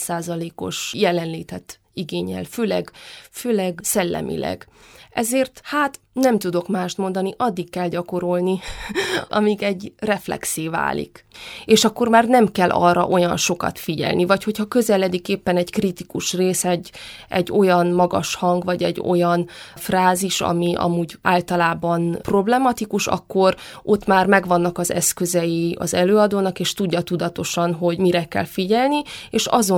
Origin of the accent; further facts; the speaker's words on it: Székely Land, Romania; mivel én Székelyföldön töltöttem a gyerekkoromat, ezért volt a tarsolyomban már egy regionális dialektus